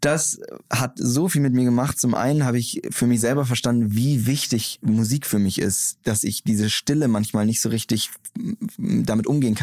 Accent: Bavaria, Germany; Ich komme aus dem Dorf in Bayern, da war immer Bierpflicht.

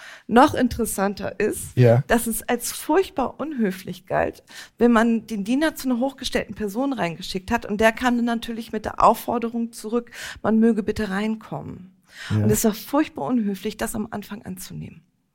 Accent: Lübeck, Schleswig-Holstein, Germany; also born or lived in Hamburg; Also ich bin in Hamburg geboren, ja, aber in Lübeck aufgewachsen.

